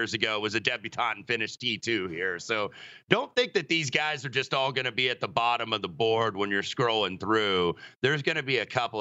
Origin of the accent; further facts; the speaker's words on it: Indianapolis, Indiana, United States; Well, at my hometown in Indianapolis, there was a big deal at the Indianapolis Motor Speedway